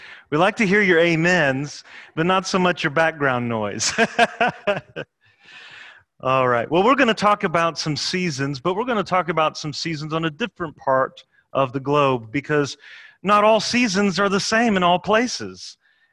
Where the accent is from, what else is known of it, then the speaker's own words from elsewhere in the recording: Chattanooga, Tennessee, United States; When I was growing up in Chattanooga in my high school days